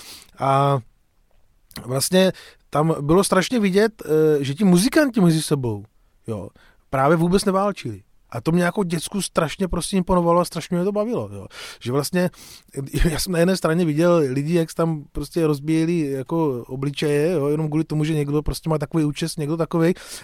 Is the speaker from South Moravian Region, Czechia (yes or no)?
yes; Tuřany, South Moravian Region, Czechia; also born or lived in Brno; já jsem se narodil v roce 1981 a narodil jsem se vlastně v Brně samozřejmě, ale vyrůstal jsem v Tuřanech u Brna